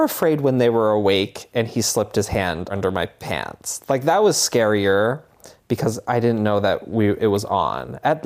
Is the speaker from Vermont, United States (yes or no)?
yes; Barre, Vermont, United States; I am 37. I graduated high school in 2000. I grew up in Barrie, Vermont.